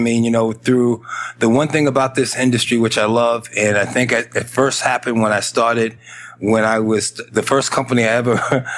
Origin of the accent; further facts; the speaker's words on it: Bronx, New York, United States; But I was born and raised in the Bronx, and I'm talking about the real South Bronx, right?